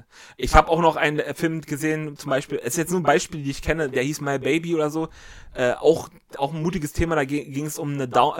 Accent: Berlin, Germany; als Berliner konnte ich mich da identifizieren

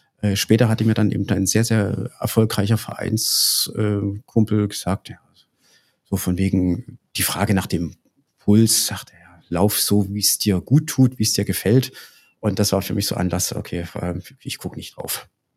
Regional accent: Thuringia, Germany; ich bin Thüringer, ich laufe für Bürgel.

